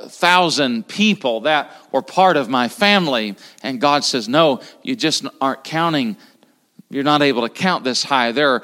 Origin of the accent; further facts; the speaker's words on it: Tennessee, United States; I'm from Tennessee, I should not struggle with that.